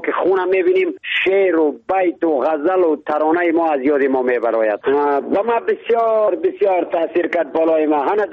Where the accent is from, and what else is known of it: Badakhshan, Afghanistan